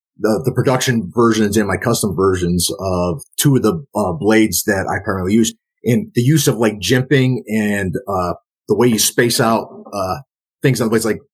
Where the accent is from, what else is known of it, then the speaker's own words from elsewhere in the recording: Northeast, United States; I started off in Shaolin Kempo because we're from the Northeast.